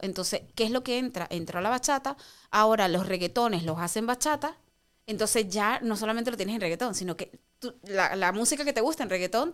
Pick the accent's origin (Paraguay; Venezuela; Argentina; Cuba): Venezuela; Y la salsa que nosotros bailamos en Latinoamérica, especialmente en Venezuela, porque somos venezolanos